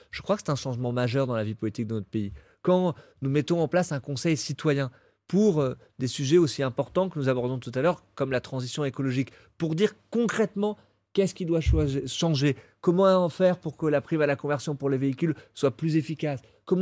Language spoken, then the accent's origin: French; Paris, Île-de-France, France; Je suis parisien, comme tous, amoureux de cette cathédrale.